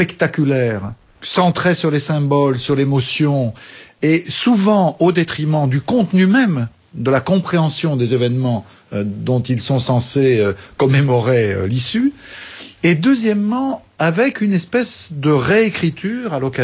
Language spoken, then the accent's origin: French; France; Chez nous, en France, on en a utilisé d'autres